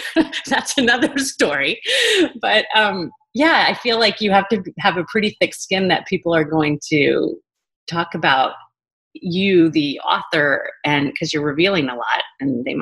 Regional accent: Oklahoma, United States; But at the time, I was this girl from Oklahoma who had, I thought I had certain principles

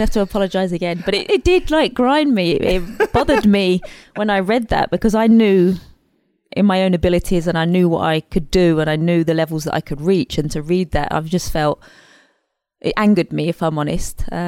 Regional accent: England, United Kingdom; I knew nothing about the American college system because you don't growing up in England.

